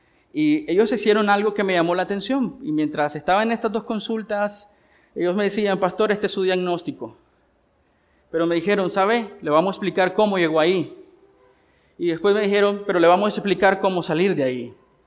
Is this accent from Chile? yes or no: no; Nicaragua; lo que hemos hecho por años como nicaragüenses